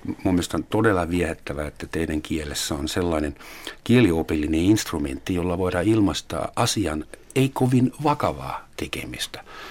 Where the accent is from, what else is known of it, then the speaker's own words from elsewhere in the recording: Germany; Finnish is a second language; Ja sitten se kättely on meillä Saksassa myös yksi tapa pitää ihmiset lohdolla. Koska meillä ei ole sitä. Meillä ollaan niin lähellä ja hississä kaikki juttelee kaikille, mikä on suomalaisille saattaa olla kidutusta.